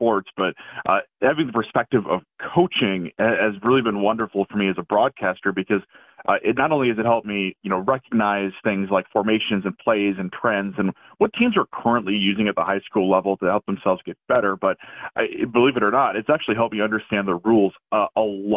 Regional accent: Cadott, Wisconsin, United States; born or raised there

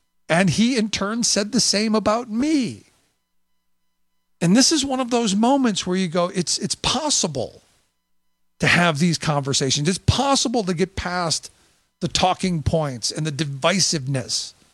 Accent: Cleveland, Ohio, United States; you know, my hometown of Cleveland, they're doing something I think is pretty remarkable.

